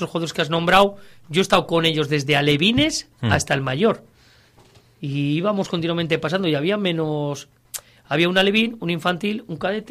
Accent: Laredo, Cantabria, Spain; salimos de Laredo, que es un pueblo que tenemos, cuando aquello teníamos 15.000 habitantes

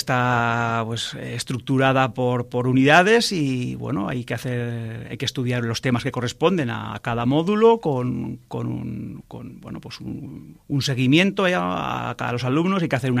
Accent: Aragon, Spain; now in Cantabria, Spain; soy aragonés, alto aragonés, de la comarca de la Ribagorza, y por, bueno, ciertos avatares de la vida hemos hecho un cambio de destino y me he venido con mi familia a la región de Cantabria.

